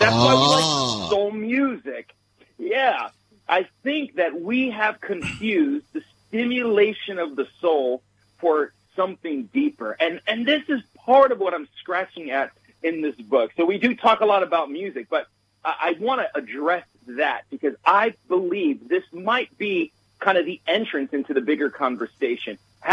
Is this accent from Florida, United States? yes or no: yes; Florida, United States; now in Boston, United States; I'm originally from Florida. I now live in the Boston area, but I'm originally from Florida.